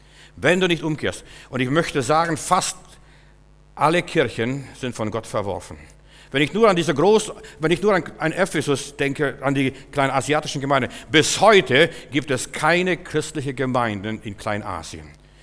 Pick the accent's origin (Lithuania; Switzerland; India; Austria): Lithuania; Klaipėda County; Meine Familie, als wir in Litauen waren, wo ich herkomme, meine Familie war so verblüfft. Die Störche bauen überall Neste. Bei uns also war Störchegebiet, also diese Windenburger Ecke, war Störchegebiet.